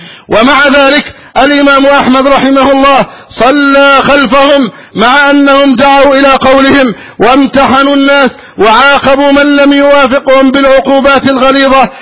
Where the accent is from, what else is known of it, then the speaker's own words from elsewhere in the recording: Egypt; اللهم احفظ بلدنا مصر أمنا أمانا